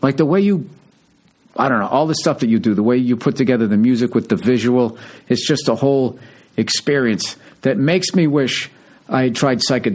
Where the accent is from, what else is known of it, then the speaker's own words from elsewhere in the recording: Massachusetts, United States; The suburbs of Boston.